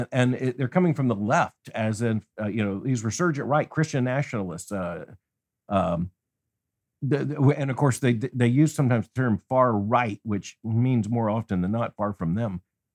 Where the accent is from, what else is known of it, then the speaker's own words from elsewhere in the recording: the South, United States; I grew up hearing about Abraham Lincoln, and I grew up in the South hearing about Abraham Lincoln.